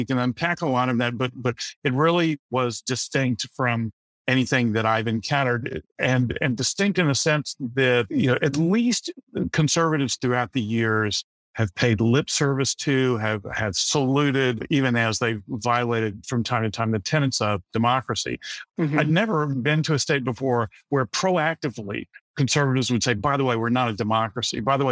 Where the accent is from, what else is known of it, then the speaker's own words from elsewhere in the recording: Houston, Texas, United States; moved away as an adult; also born or lived in Austin; now in Washington, D.C., United States; I am a native Texan, and try not to hold that against me. Born and raised in Houston, went to the University of Texas at Austin, lived in Austin for a very long time, ultimately came to Washington, D.C. in 2005